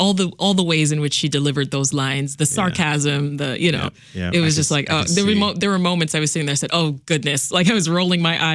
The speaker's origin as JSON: {"language": "English", "region": "Ontario", "country": "Canada", "tie": "born or raised there", "said": "I was raised in Ontario."}